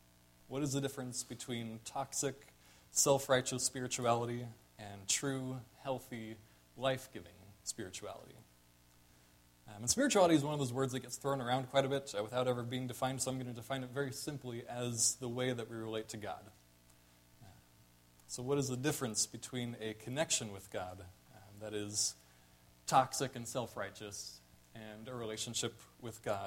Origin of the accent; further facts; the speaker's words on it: Arizona, United States; moved away as an adult; also born or lived in Colorado; I moved here about a year and a half ago from Colorado, where I was in seminary. But before that, I grew up in Arizona.